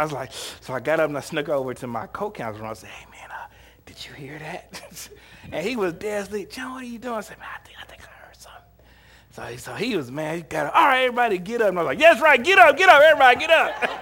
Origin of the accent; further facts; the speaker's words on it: Kansas, United States; yeah, I'm from Kansas.